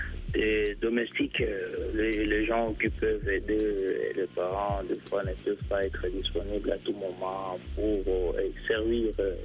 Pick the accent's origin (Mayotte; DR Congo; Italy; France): DR Congo; Plus précisément, je suis de la RDC.